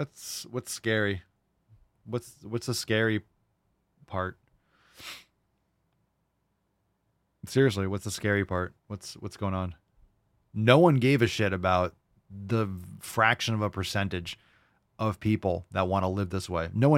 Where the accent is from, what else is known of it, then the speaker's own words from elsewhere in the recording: New York City, New York, United States; I grew up in New York City in the fucking 80s.